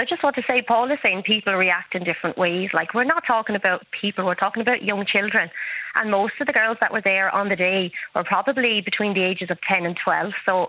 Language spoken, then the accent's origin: English; Ireland; we're from Ireland, we're used to being friendly